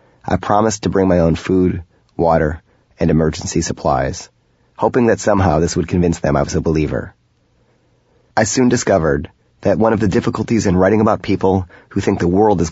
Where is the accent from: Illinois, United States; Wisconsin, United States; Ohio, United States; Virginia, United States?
Illinois, United States; Chicago; had been found buried in a basement and yard in the northwest section of Chicago, my hometown.